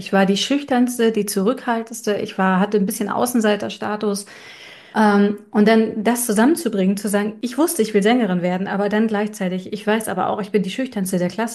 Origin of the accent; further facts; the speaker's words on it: Germany; Ich bin ja in der DDR groß geworden.